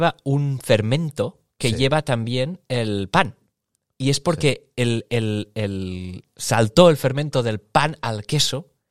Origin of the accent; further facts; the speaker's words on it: Barcelona, Catalonia, Spain; que dije, ¿de dónde eres? Barcelona, y antes era...